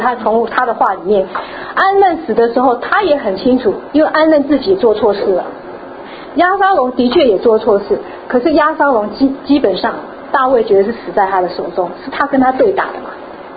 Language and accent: Chinese; China; 那我们中国人讲说这样的儿子是什么？